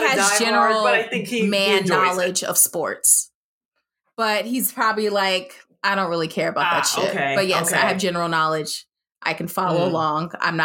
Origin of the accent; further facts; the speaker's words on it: New Jersey, United States; We grew up in Northern New Jersey.